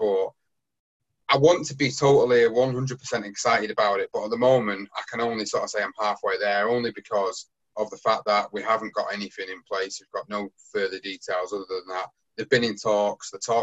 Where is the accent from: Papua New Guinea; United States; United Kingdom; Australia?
United Kingdom; As a British boxing fan, I would love to be able to travel down to London